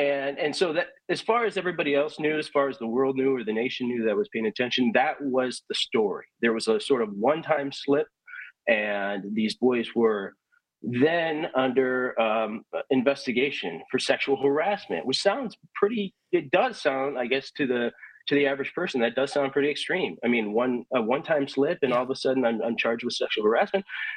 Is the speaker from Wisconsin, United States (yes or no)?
yes; Wisconsin, United States; Yeah, so like you, Kristen, I grew up in Wisconsin